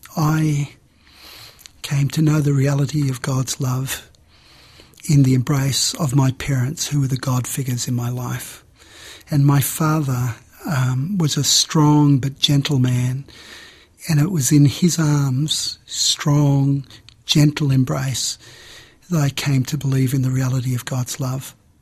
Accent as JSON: {"language": "English", "country": "Australia", "said": "I felt it was good as an Australian citizen who has great reservations about the capitalist political economy"}